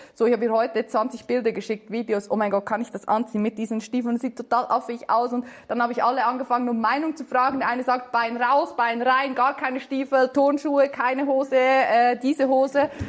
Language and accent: German; Switzerland; ich bin Schweizerin und ja. Wir gehören ja nicht zur EU